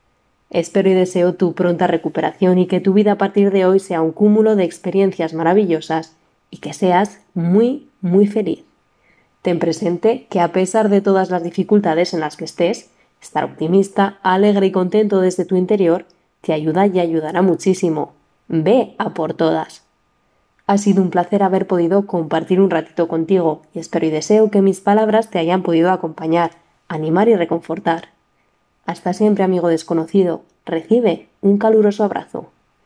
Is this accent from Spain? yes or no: yes; Zaragoza, Aragon, Spain; Soy una mujer de Zaragoza que, al igual que tú, estoy a la espera de lo que depare el futuro.